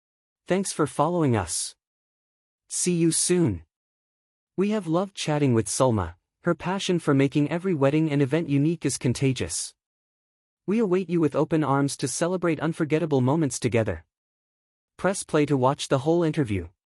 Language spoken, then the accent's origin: English; Mexico City, Mexico; I'm from Mexico City and I'm about to complete 2 years at Princess Riviera Maya.